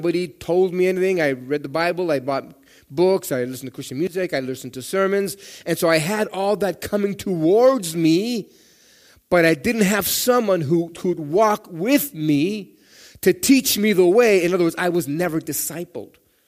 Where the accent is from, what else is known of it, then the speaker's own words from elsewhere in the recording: Mexico; also born or lived in Canada; I grew up in Mexico. I was born in Canada, went to live in Mexico, was raised by my maternal grandmother, who was very, very Catholic, very Catholic.